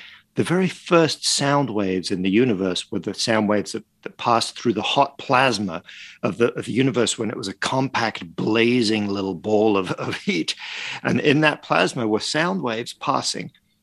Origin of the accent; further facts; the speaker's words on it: Paris, Île-de-France, France; I grew up in Paris and in France.